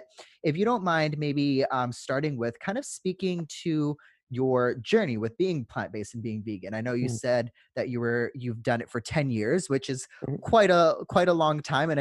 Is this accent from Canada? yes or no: yes; Vancouver, British Columbia, Canada; based out of Vancouver, British Columbia, my hometown.